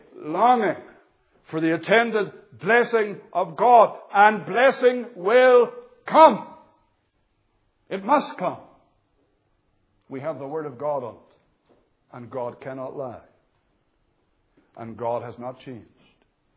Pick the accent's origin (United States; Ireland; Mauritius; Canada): Canada; now in United Kingdom; I know there's a famine in my homeland of Canada, although this is my home now. I'm a British citizen now.